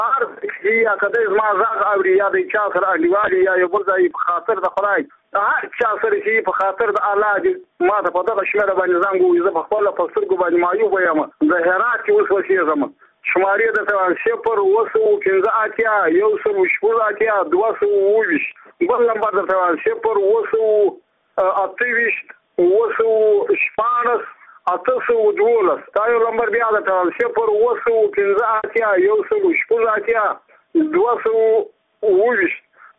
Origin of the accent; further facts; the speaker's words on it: Badghis, Afghanistan; زه خپله د بادغیس د ولایت یم، د مقر د ولسوالۍ یم، دورو د کلي یم.